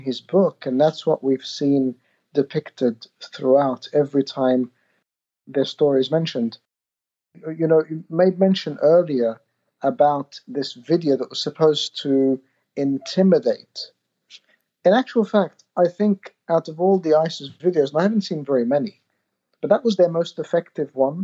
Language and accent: English; Australia; I grew up in Australia.